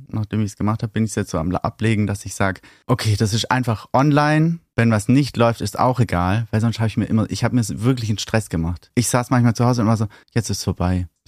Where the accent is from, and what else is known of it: Baden-Württemberg, Germany